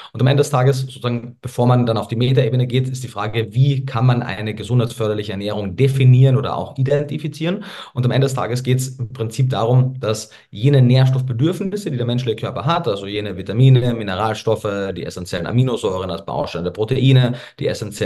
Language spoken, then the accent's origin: German; Austria; born there; also born or lived in Germany; wie man vielleicht oder vielleicht auch nicht hört, ich bin gebürtiger Österreicher, habe aber lange Zeit auch viele Jahre in Deutschland gelebt